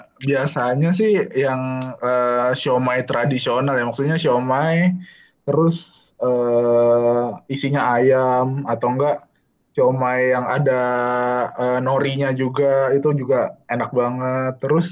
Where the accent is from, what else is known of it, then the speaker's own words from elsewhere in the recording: Medan, North Sumatra, Indonesia; kalau di Medan karena itu kampung gua